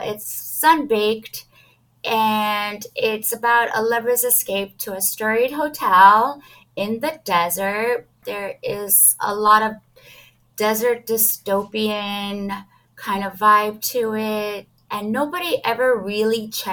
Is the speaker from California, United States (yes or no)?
yes; Los Angeles, California, United States; I grew up LA. I was raised in LA all over. So I am native, although that is kind of like being in LA people, it is rare to be like native LA.